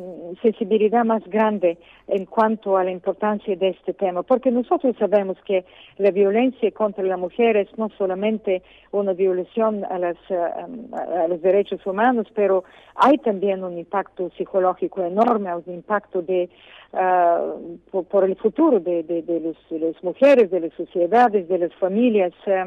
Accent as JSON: {"language": "Spanish", "country": "Colombia", "said": "yo vengo de Colombia"}